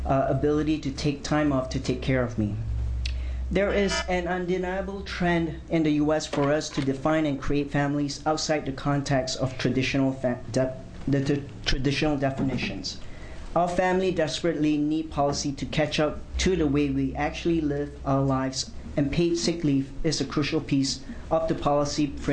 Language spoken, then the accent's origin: English; Malaysia; moved away as an adult; now in United States; I was born and raised in Malaysia. I had the opportunity to come to the U.S. to go to college, and upon finishing my degree, I feared returning home to Malaysia.